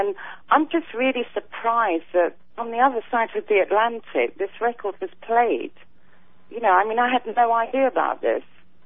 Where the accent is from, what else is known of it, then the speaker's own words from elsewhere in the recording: Wimbledon, London, United Kingdom; Yes, I'm from Wimbledon. I live here still.